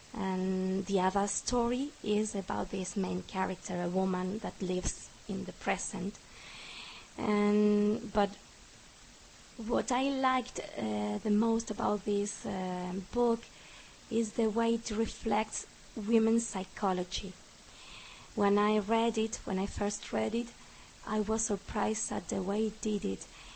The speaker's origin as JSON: {"language": "English", "region": "Canary Islands", "country": "Spain", "second_language": "English", "moved": "as an adult", "lives_now": "Argentina", "said": "I'm from the Canary Islands, but I've been living in Argentina for 10 years now."}